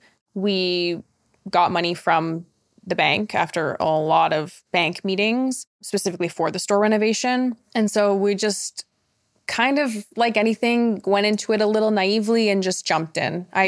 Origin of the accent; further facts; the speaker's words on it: Toronto, Ontario, Canada; I'm from Toronto.